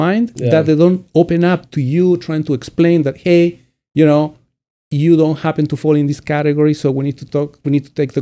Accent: Chile; born there; English is a second language; moved away; When I was born in Chile, until pretty much the 80s, there was no income tax in Chile.

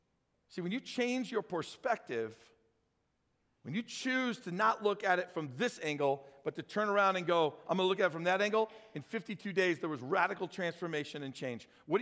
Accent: St. Louis, Missouri, United States; it'd be like dropping a nuclear bomb on my hometown of St. Louis.

